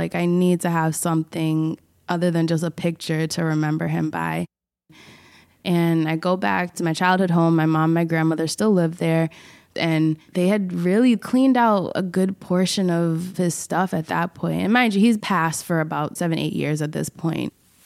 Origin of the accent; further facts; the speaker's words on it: Boston, Massachusetts, United States; now in New York City, United States; I currently live in New York City, and I'm originally from Boston.